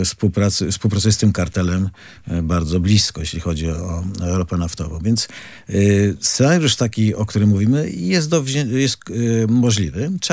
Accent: Pomeranian Voivodeship, Poland; nie dlatego, że jesteśmy z Pomorza i nam brakuje tego tutaj podmiotu

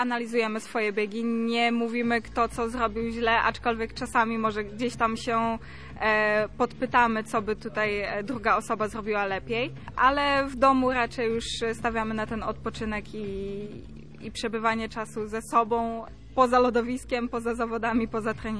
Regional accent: Elbląg, Warmian-Masurian Voivodeship, Poland; now in Gdańsk, Poland; nie jest to tajemnicą, że wychowałam się w Elblągu i jestem też elblążanką

